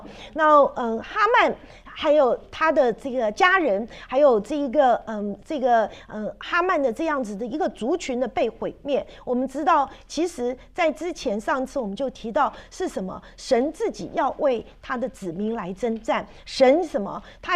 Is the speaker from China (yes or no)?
yes; China; 我们中国人